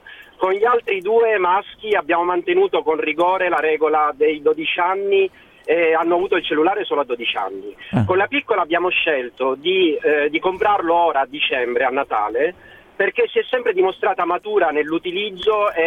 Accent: Sicily, Italy; anche noi siamo siciliani

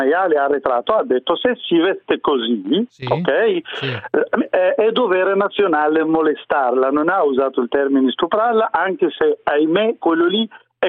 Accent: Morocco; Italian is a second language; now in Italy; No, io sono un marocchino.

